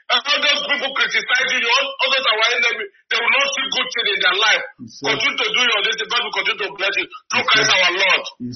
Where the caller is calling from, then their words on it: Valencia, Valencian Community, Spain; I'm calling from Valencia City of Spain.